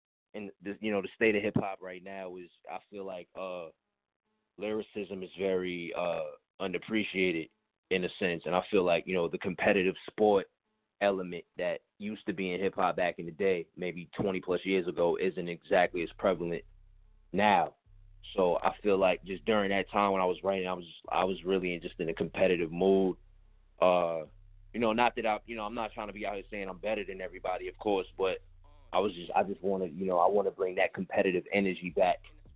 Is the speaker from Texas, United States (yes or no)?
no; Bronx, New York, United States; now in Tampa, United States; I'm originally from the Bronx, New York. And I, you know, of course, like you said, I live out here in Tampa now